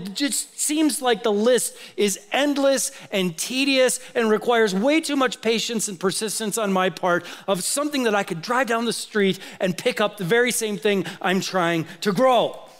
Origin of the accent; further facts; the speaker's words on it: Minnesota, United States; I grew up in Minnesota, my daughter actually is in Minnesota right now visiting family.